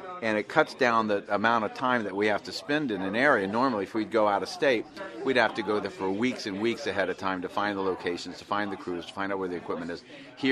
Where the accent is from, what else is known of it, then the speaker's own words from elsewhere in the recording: West Virginia, United States; Well, you know, I'm from West Virginia, from a mountain community of a town that was unincorporated with no stop signs, stoplights, police, anything.